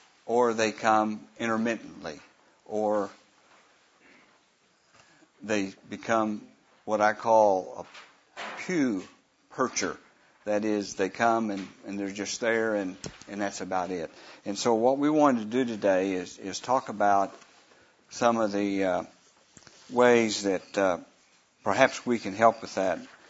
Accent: Guthrie, Oklahoma, United States; I'm from Guthrie, Oklahoma.

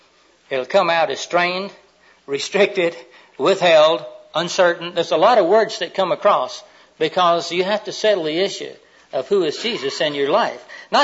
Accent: Florida, United States; No, I'm from the main part of Florida, and we normally speak more slowly down there

